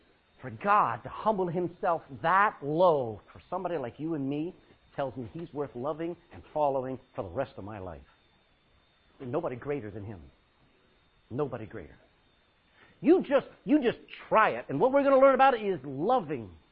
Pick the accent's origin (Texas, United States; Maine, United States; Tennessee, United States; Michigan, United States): Texas, United States; when I was growing up, that's how my feet looked all the time, man. Growing up in Texas, you don't wear shoes unless they're boots.